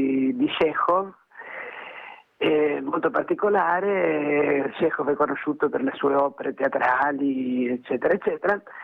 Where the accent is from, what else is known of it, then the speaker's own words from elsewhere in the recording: Argentina; now in Italy; io sono argentina, sono arrivata in questo paese che mi ha ospitata dopo la dittatura di Videla, in un momento molto particolare, precisamente nel 78, in realtà nel 76, però va bene. Nel 78, 77, 78